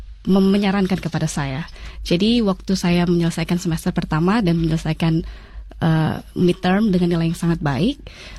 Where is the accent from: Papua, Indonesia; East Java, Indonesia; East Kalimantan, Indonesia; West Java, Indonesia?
East Kalimantan, Indonesia; Bontang; dulu waktu saya kecil saya besar di kota Bontang, Kalimantan Timur, di mana saya bisa mengenal dunia itu hanya lewat buku.